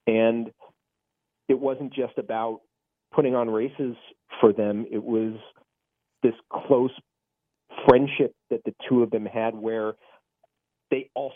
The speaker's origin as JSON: {"language": "English", "region": "California", "country": "United States", "said": "I'm from Southern California. My wife is from here. We wanted to stay close to home"}